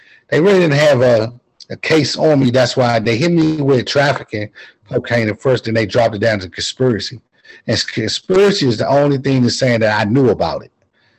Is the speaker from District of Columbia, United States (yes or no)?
yes; Washington, District of Columbia, United States; because anybody know I'm a kid from Southeast Washington, D.C.